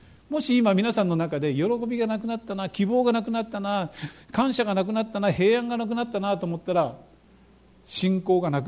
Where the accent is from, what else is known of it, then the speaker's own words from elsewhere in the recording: Kyushu, Japan; born there; also born or lived in Kobe / Shikoku; 九州で生まれて、